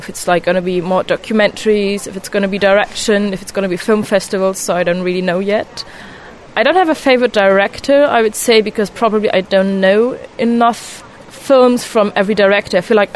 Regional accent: Germany; I'm 23 and I'm from Germany.

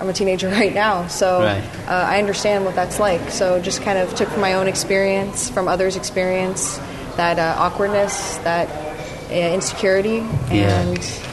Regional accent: United States; as an American, it's been a part of my reality my entire life

